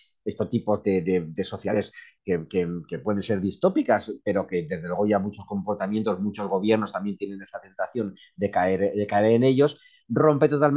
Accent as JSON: {"language": "Spanish", "region": "Aragon", "country": "Spain", "said": "En mi tierra, en Aragón, decimos ir de propio, ir en exclusiva."}